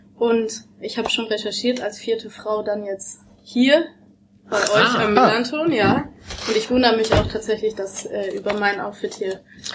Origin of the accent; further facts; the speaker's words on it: Dortmund, North Rhine-Westphalia, Germany; now in Hamburg, Germany; Ich komme ursprünglich aus Dortmund